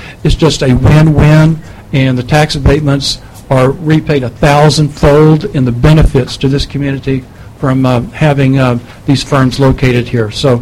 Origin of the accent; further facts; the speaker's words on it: Orange, Texas, United States; I was born and raised in Orange.